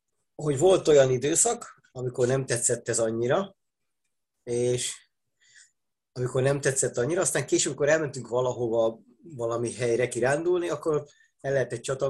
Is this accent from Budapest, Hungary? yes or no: yes; Budapest, Hungary; Pesti. Nekem még a nagyszüleim is pestiek voltak.